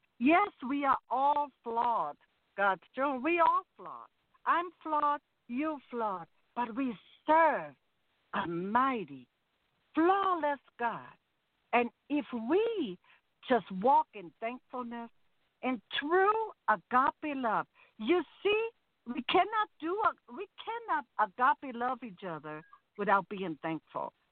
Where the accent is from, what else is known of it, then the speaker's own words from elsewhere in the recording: Germany; now in United States; not just here in the United States, as you can hear. I'm originally from Germany